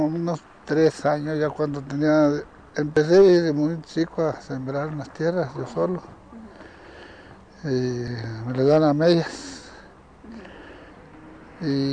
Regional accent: San Miguel de Anchondo, Chihuahua, Mexico; born there; Nací en San Miguel de Anchondo, Chihuahua.

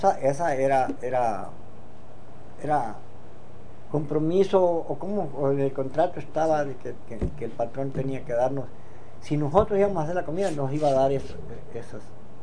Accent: Nácori Chico, Sonora, Mexico; also born or lived in Sahuaripa; Allá en el pueblo donde me crié, porque yo nací en Saguaripa, pero me crié por Nácuri Chico. Y allá en Nácuri Chico conocí a mi esposa.

